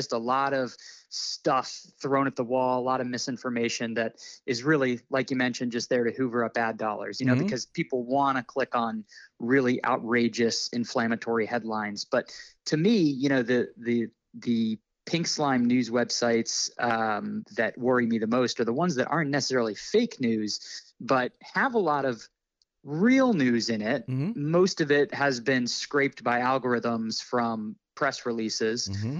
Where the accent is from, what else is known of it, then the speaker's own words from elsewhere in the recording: St. Petersburg, Florida, United States; completely fake news stories about my hometown of St. Petersburg and our baseball team, the Rays.